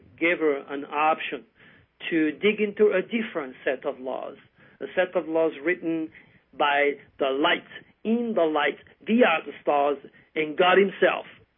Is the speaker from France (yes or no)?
yes; France; accent: French; English is a second language; I said, "Well, it cannot be only my French accent, because you're also French."